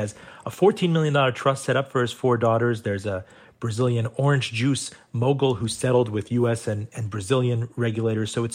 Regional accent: Miami, Florida, United States; Well, being a child of Miami, I prefer to launder my money in my hometown.

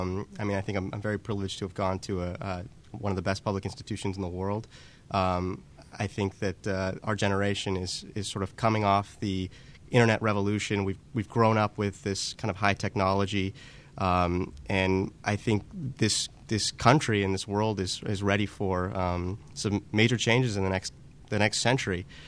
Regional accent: California, United States; also born or lived in Greenbelt, Maryland; I was born in Maryland in Greenbelt, and I was raised in California, where I'm going to UC San Diego right now, and I'm actually moving back to Maryland to go to Johns Hopkins University.

